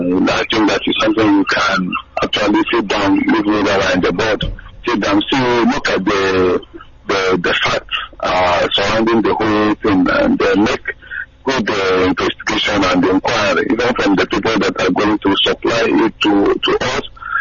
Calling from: Dublin, Leinster, Ireland; I'm calling from Dublin, Ireland.

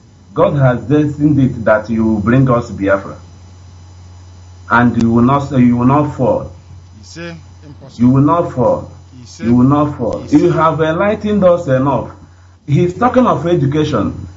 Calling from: Malaysia; I am calling you from Malaysia.

